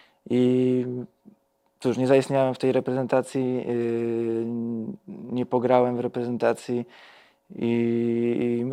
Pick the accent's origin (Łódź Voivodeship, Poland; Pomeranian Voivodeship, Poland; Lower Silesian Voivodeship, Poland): Łódź Voivodeship, Poland; Bełchatów; I fajnie mi się tutaj w Bełchatowie mieszka, gra. Jest to moje rodzinne miasto